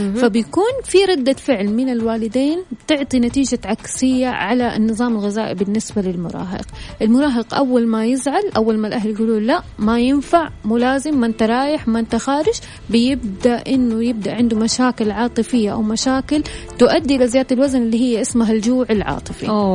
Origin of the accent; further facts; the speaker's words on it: Saudi Arabia; وهذه دائما مسببة أزمة عندنا في السعودية.